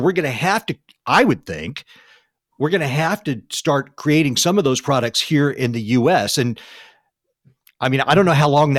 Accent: United States; And as an American, I don't want to be making money off the misfortune of others.

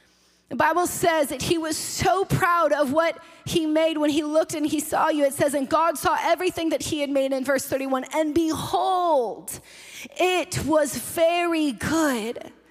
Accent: Washington, United States; And so we grew up in the Pacific Northwest, just north of Seattle, and it is beautiful up there.

